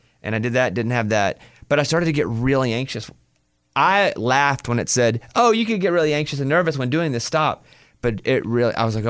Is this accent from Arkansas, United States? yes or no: yes; Arkansas, United States; born there; I was born in Arkansas.